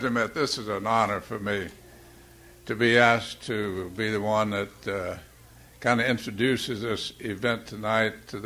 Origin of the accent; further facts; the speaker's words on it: Alabama, United States; moved away as an adult; also born or lived in Chicago; You know, I came here from Chicago in 1977. Now, I'm not from Chicago. I come from a third world country, Alabama.